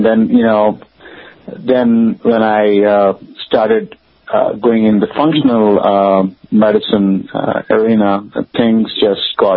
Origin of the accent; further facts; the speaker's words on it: Karachi, Sindh, Pakistan; Yeah, I'm from Pakistan. I grew up in Karachi. That's where I did my medical school.